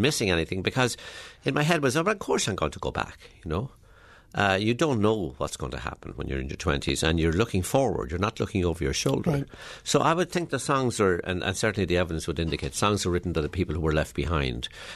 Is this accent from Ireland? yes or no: yes; Ireland; when I was growing up in Ireland, that you would be hospitable to people.